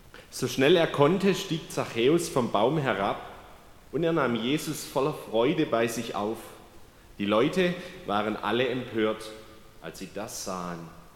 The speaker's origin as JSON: {"language": "German", "town": "Dagersheim", "region": "Baden-Württemberg", "country": "Germany", "said": "Ich komme aus Dagersheim, aus dem Nachbarort."}